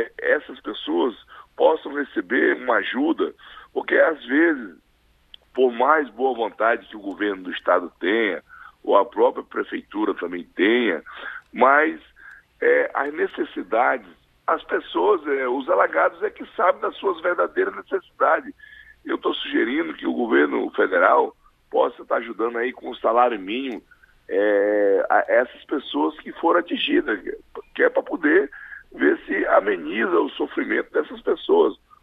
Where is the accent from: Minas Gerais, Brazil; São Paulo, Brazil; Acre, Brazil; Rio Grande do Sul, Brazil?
Acre, Brazil; born there; 6 de Agosto, né, que é o bairro onde eu nasci